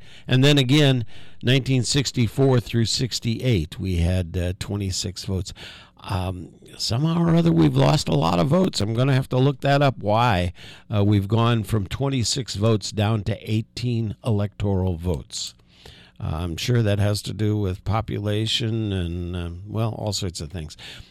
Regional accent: Indianapolis, Indiana, United States; born there; See, I was born in the Methodist Hospital in downtown Indianapolis, Indiana.

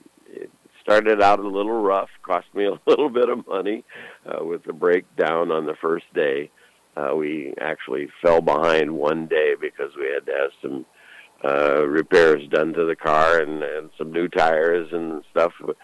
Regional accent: Valparaiso, Indiana, United States; The other two places, of course, are Marion and Valparaiso, Indiana, which is kind of my hometown. Having lived in 21 different houses, it's pretty hard to actually pinpoint where my hometown is.

